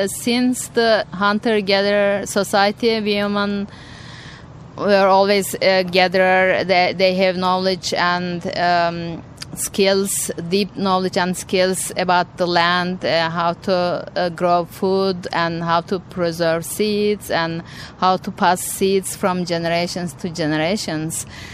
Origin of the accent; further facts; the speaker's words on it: Turkey; English is a second language; also born or lived in Australia / New Zealand; now in Seattle, United States; I'm originally from Turkey, living in Seattle for 2 years now. Before that, I have lived in Australia and New Zealand about 11 years.